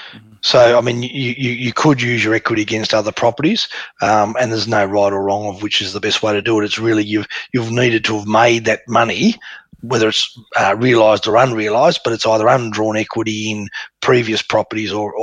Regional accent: Tasmania, Australia; It was not in Tasmania, which is my hometown.

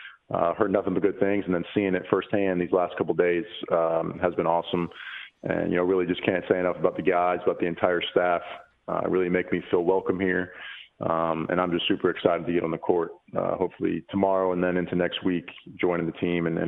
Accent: United States; as an American kid, growing up in America, your dream is always to play in the NBA.

